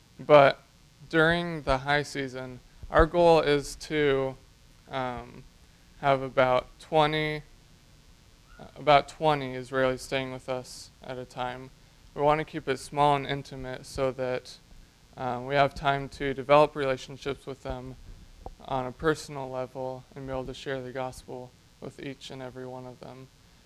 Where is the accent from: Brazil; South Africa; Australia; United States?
Brazil; moved away; I grew up in Brazil. Yes. My parents were missionaries in Brazil. So I was born and raised there. So I have citizenship and I know the language fluently.